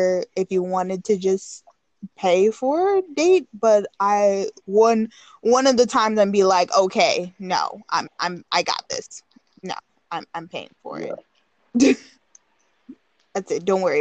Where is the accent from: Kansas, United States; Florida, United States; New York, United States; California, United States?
New York, United States; Well, I agree with that because I'm from New York, so we're not solely based on the Southern way of man has to pay for everything because we're a lot of us are independent.